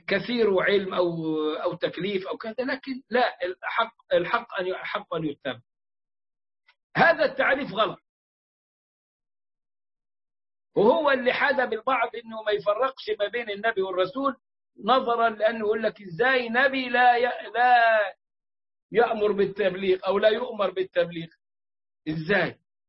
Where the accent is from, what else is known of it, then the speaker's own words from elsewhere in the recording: Egypt; وقالوا أنه كان عندنا في مصر وكان في أسوان في منطقة إدفو بالذات.